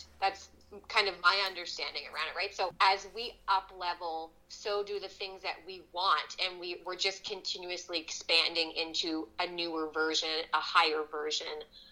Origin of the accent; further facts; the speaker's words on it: Sackville, New Brunswick, Canada; moved away as an adult; also born or lived in Toronto, Canada; So I am from the East Coast. I'm from Sackville, New Brunswick originally. And at the wonderful, beautiful age of 18, I moved to Ontario, right smack in the middle of Toronto, right downtown.